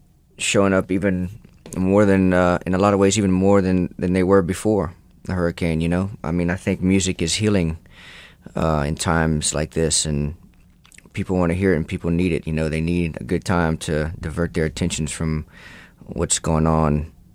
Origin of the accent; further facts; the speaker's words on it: Mamou, Louisiana, United States; Well, I grew up in Mamou, Louisiana, which is a small town in south central Louisiana, and I grew up around the music from the time I was born.